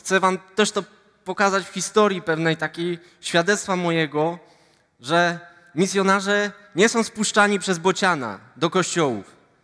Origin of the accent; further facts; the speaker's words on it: Ustroń, Silesian Voivodeship, Poland; Później studia na WF-ie w Katowicach, bo pochodzę z Ustronia.